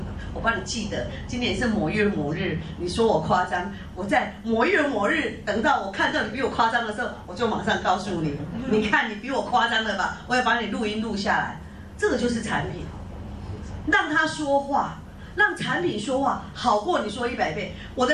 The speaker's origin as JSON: {"language": "Chinese", "country": "Taiwan", "said": "那个是我们台湾话了哈"}